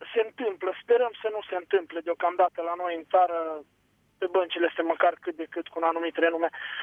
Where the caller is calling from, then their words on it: Suceava, Suceava County, Romania; Bună seara, bună seara, vă sunt de la Suceava